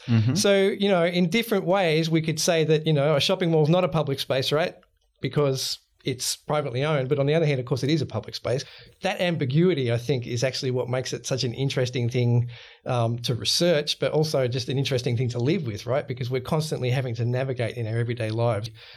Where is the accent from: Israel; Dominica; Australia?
Australia; Sydney, New South Wales; So I grew up in Sydney, actually, in just north of Hornsby, so about an hour away from the CBD.